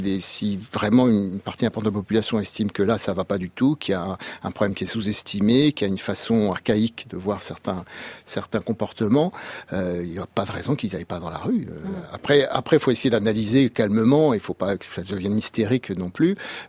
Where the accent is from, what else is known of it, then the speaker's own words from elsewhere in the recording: France; chez nous, en France